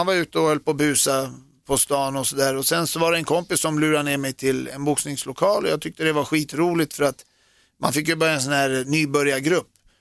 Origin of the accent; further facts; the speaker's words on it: Sweden; born there; jag är född i Sverige, men har föräldrar som... Så jag härstammar från... Jag är armenier.